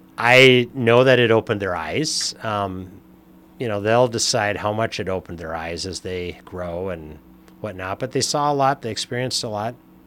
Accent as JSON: {"language": "English", "town": "Minneapolis", "region": "Minnesota", "country": "United States", "tie": "born or raised there", "said": "No. I grew up in South Minneapolis, but my parents are from out state."}